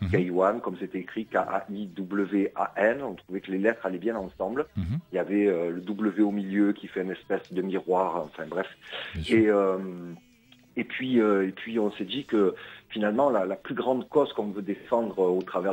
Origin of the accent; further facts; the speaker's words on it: Marseille, Provence-Alpes-Côte d'Azur, France; moi je suis à l'origine, moi je suis de Marseille, dans le 13e de Marseille